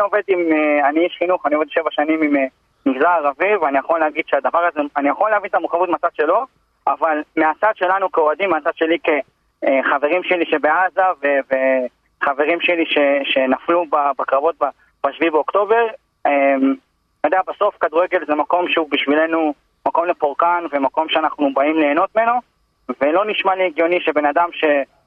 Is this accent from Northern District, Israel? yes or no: yes; Northern District, Israel; גדלתי בצפון, אתה יודע, ככה, מגיל קטן.